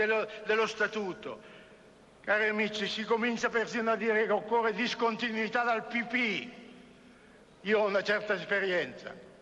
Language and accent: Italian; Lombardy, Italy; Pur essendo lombardo, non aderirò a un partito locale